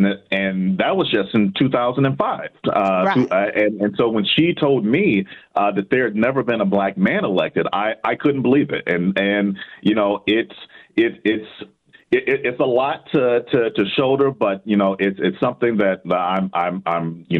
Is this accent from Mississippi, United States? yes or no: yes; Mississippi, United States; You know, I'm from Mississippi originally. you know, grew up in a small town.